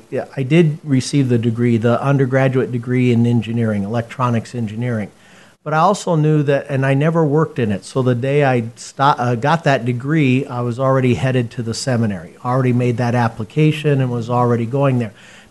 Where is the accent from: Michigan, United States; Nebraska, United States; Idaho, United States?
Nebraska, United States; Columbus; But I was born and raised in Columbus, Nebraska, so the middle part, and went to Catholic grade school and high school in Columbus, and have two brothers, two sisters.